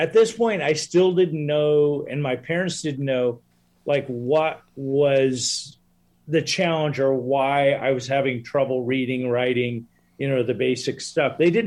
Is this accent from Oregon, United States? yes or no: yes; Oregon, United States; Yeah, I grew up in the States in a small rural town in Southern Oregon in the 60s and, had amazing parents.